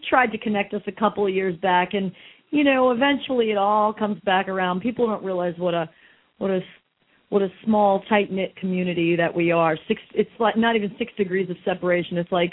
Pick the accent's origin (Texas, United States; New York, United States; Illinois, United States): New York, United States; It's so funny because, you know, I'm born and raised in New York as well, and it's, I love living down here, but I do miss my, I consider New York its own country